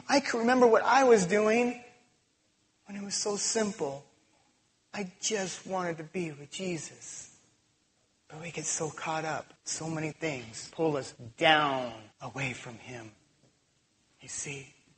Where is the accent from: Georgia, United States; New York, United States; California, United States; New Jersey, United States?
California, United States; I'm from California. We used to do that a lot.